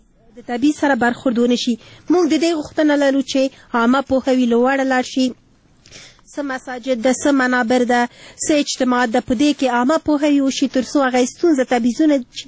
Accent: Afghanistan; البته مونږ هم افغانان یو او خپل ټول افغانان سره مینه لرو

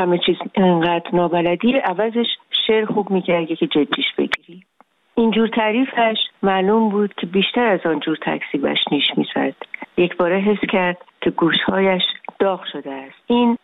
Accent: Tehran, Tehran Province, Iran; من تهرانیم، یعنی تهرانی نه به معنی اینکه فقط متولد تهران هستم، من چند پشتم تهرانی، یعنی میرسه به جایی که به اصطلاح تهران ده بوده، از یه خانواده متوسطم هستم.

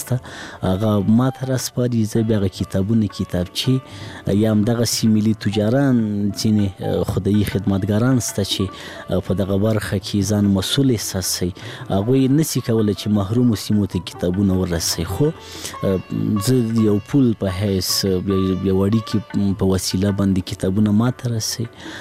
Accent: Laghman, Afghanistan; زه په لغمان کې پیدا شوم، په لغمان کې رالوی شوم، خوانسی می په لغمان کې لوستې، هغه کتابو او تعلیم او کتابچی او قلم سره زه په لغمان کې آشنا شوم.

